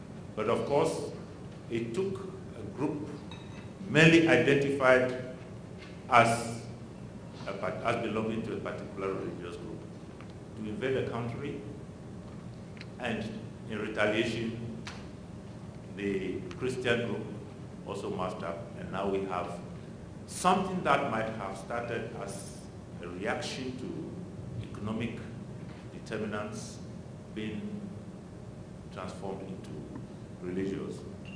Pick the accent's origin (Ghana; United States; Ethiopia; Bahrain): Ghana; In the case of my home country, Ghana, which is considered relatively peaceful